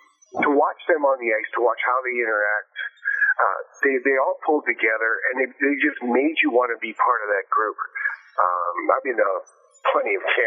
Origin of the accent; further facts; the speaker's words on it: St. Albert, Alberta, Canada; And I'm from St. Albert, so it was like going back home.